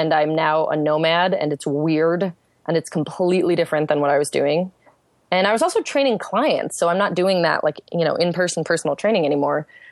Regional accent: New York, United States; I grew up upstate New York, sort of by Syracuse, but mostly by cows and tractors.

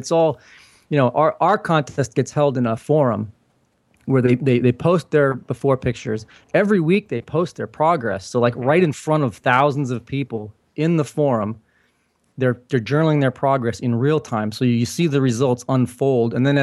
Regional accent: San Jose, California, United States; born there; I was born in San Jose area, mm-hmm. and I love the Bay Area.

